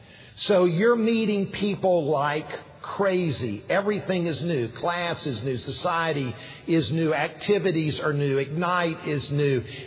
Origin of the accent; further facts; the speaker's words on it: South Carolina, United States; He came from California. I was from South Carolina. We came from two different worlds.